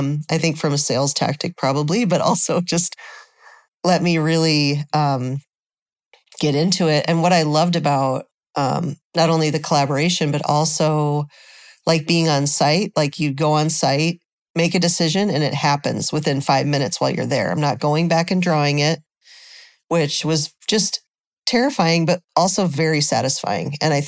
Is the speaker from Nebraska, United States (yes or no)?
yes; Nebraska, United States; moved away as an adult; now in Minneapolis, United States; I grew up in Nebraska, so I moved up here right after grad school. I liked that Minneapolis was a lot more progressive than Nebraska.